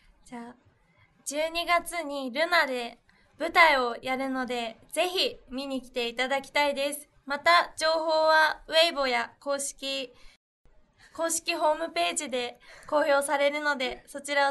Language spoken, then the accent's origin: Japanese; Kagoshima, Japan; 自分の地元の鹿児島に行って2週間くらいみんなとそこで撮影を